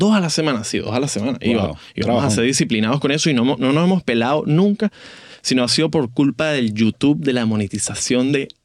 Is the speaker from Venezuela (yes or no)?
yes; Valencia, Carabobo, Venezuela; Mi niñez sucede en Valencia con una familia árabe.